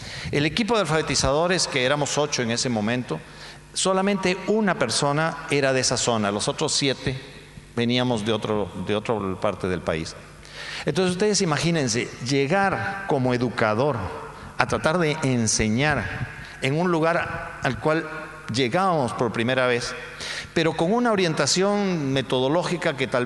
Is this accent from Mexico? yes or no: no; Peru; cuando yo empecé a trabajar como alfabetizador en mi país de origen, en el Perú